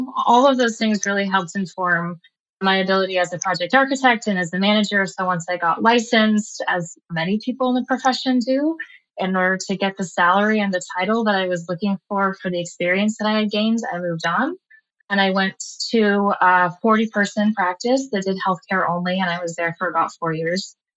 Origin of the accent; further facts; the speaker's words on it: Eugene, Oregon, United States; I grew up in Eugene, Oregon, and the U of O has a really wonderful architecture program.